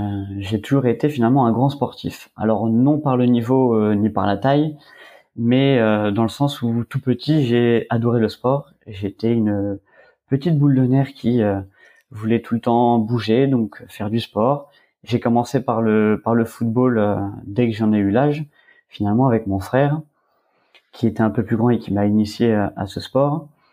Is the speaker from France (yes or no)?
yes; Provence-Alpes-Côte d'Azur, France; puisque je suis originaire du Var.